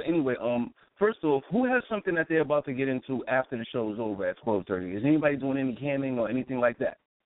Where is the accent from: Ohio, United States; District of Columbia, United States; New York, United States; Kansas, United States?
New York, United States; Brooklyn; Brooklyn.